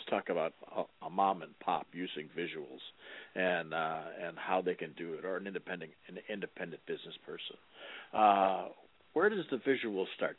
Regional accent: Detroit, Michigan, United States; I'm from Detroit originally

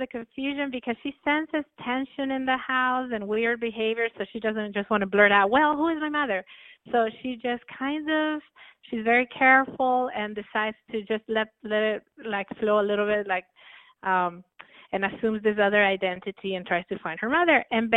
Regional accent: Quito, Pichincha, Ecuador; moved away as an adult; now in United States; Well, I was born in Ecuador. I grew up in the capital, which is Quito.

